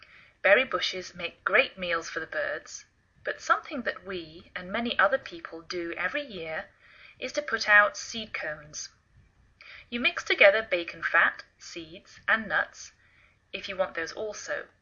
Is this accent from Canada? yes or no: no; England, United Kingdom; now in United States